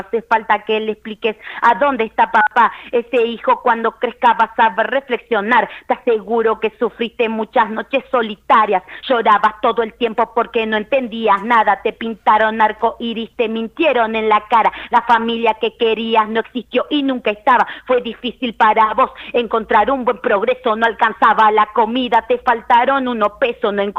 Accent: Salta, Argentina; Yo soy de acá, de barrio Limache.

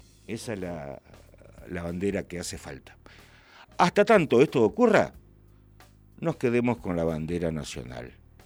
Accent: Argentina; nos une como argentinos

